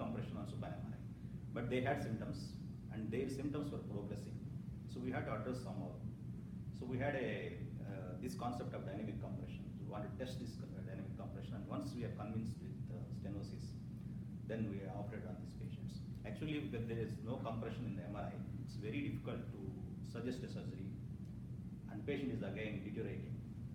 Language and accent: English; South India, India; English is a second language; Yeah, so I am from India. So I basically come from south part of India.